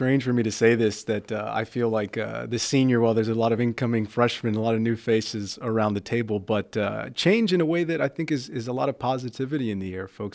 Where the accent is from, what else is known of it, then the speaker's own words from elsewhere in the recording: San Antonio, Texas, United States; You know, I tell folks I grew up in San Antonio all my life, got my high school degree here